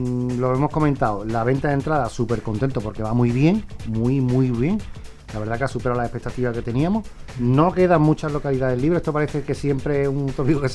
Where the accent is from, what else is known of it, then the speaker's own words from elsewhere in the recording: Andalusia, Spain; Nosotros somos españoles y andaluces y tú sabes nuestra propia forma de hablar